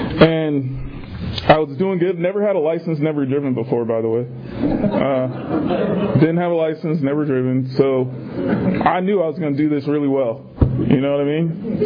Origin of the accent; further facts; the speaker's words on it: Canton, Ohio, United States; I'm from Canton, Ohio originally, which is about 30 minutes away from Akron, Ohio